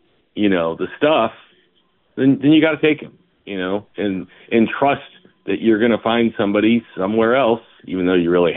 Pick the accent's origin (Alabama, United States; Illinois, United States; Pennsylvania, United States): Illinois, United States; Chicago; You know, with the Blackhawks, as a Chicagoan, it comes down to ownership.